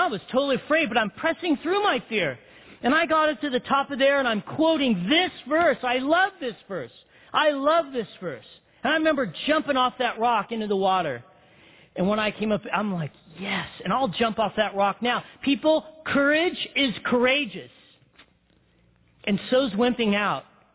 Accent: Big Bear, California, United States; I'm a hick from Big Bear. I grew up in Big Bear. Big Bear at the time had like 7,000 people.

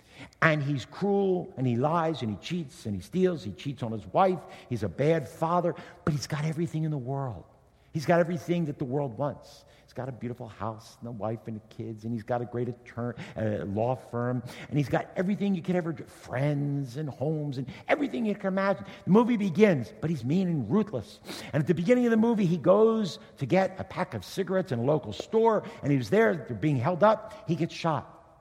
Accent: East Coast, United States; I loved New Jersey. I grew up in the East Coast.

